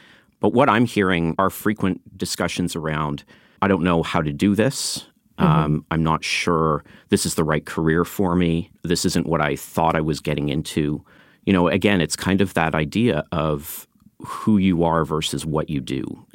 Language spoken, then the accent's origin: English; Canada; I'm a Canadian. I've lived in Canada.